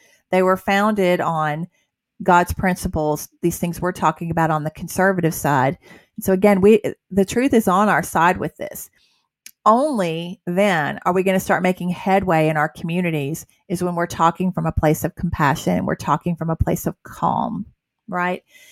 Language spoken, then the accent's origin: English; Atlanta, Georgia, United States; which y'all knew I grew up in Buckhead and in Atlanta, and I worked in Buckhead in my early adult years.